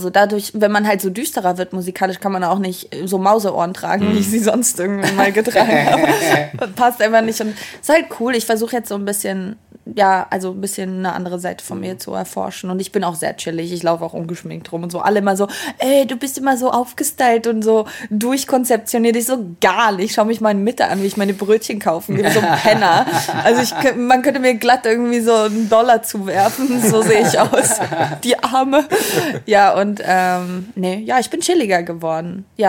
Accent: Albania; bin Albanerin.

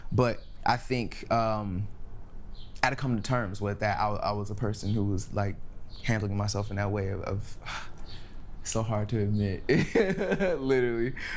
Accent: Los Angeles, California, United States; especially in like in the hood, I'm from South Central. So especially in the hood, it was like either like the gang members or the rappers or the drug dealers or anybody in that area, you know?

